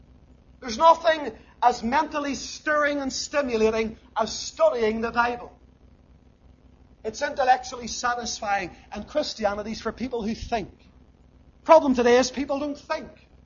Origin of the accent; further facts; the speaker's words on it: Lisburn, Northern Ireland, United Kingdom; I grew up in Lisburn